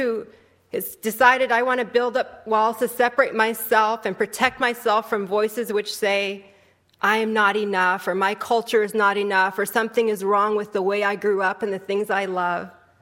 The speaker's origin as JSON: {"language": "English", "region": "California", "country": "United States", "said": "or even my home state of California."}